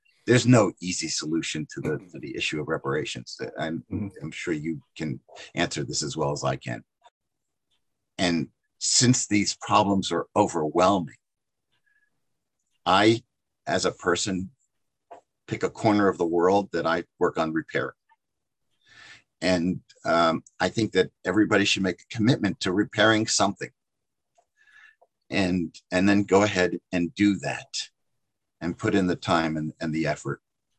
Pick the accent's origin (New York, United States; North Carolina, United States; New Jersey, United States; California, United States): New Jersey, United States; Livingston; I grew up in New Jersey, as was mentioned, and I grew up in a little suburban city, town called Livingston.